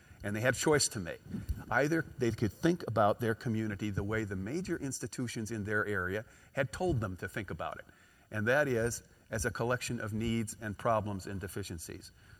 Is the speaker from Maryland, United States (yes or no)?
no; Chicago, Illinois, United States; I come from Chicago.